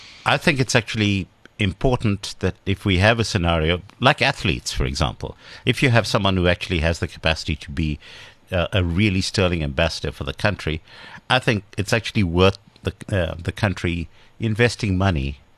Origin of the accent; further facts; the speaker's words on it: South Africa; my coming as a South African in the 80s, and, you know, obviously if one considered things like Rand Dollar exchange rate and all of those things